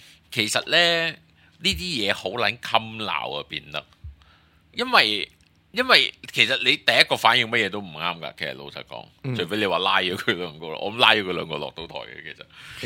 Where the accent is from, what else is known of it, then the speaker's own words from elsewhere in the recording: Hong Kong; 我哋香港人嚟噶嘛，香港人啲客就最撚勁噶啦